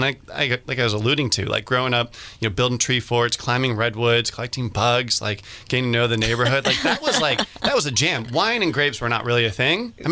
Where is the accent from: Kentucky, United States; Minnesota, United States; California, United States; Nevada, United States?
California, United States; Occidental; I feel lucky being born and raised in Occidental. You know, Max, Miles, and I, we've just been in Occidental pretty much our whole lives.